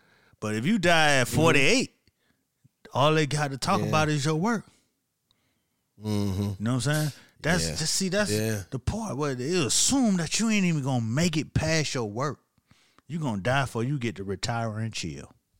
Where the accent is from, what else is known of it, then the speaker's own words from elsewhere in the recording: Miami, Florida, United States; I'm from Miami. It's people that say Miami, they don't even fuck with the beach.